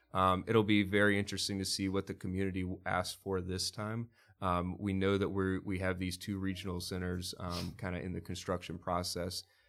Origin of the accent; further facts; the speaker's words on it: Charlotte, North Carolina, United States; And I'm from Charlotte. You know, I was a park participant growing up. I went to summer camp at Freedom Park.